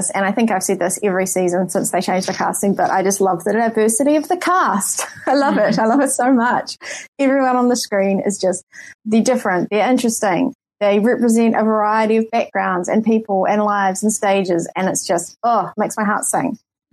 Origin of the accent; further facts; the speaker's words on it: New Zealand; I was listening to it as a New Zealander who's never had Applebee's and just hadn't really heard about it.